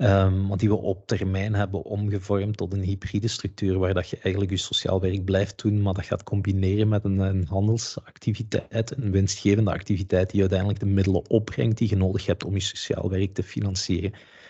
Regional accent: Bilzen, Limburg, Belgium; ik ben een Limburger van oorsprong, afkomstig uit Bilze.

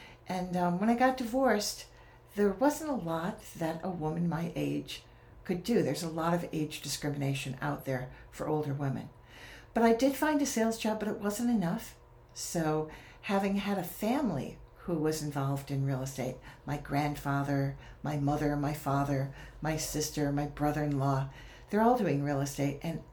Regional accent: Michigan, United States; I was raised in Michigan, along the shores of Lake Michigan. A beautiful, beautiful place to live.

